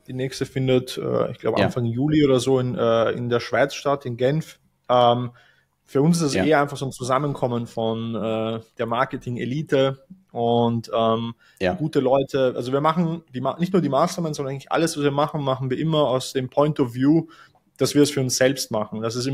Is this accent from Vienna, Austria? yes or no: yes; Vienna, Austria; weil ich bin aus Wien, also aus Österreich